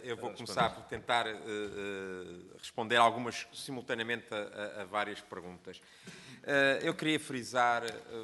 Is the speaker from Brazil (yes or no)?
no; Portugal; não me esqueço nunca que sou português.